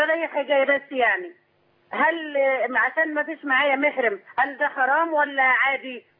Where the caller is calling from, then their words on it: Saudi Arabia; من السعودية.